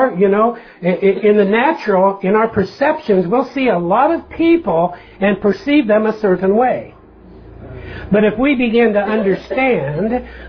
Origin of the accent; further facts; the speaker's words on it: Zanesville, Ohio, United States; born there; I was born in Zanesville, but I haven't been there. I think I've been there once for just a few minutes in about the last 30 years or so.